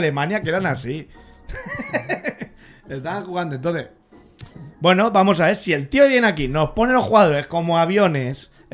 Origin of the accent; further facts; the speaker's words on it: Catalonia, Spain; nosotros somos catalanes, pues somos latinos, tal.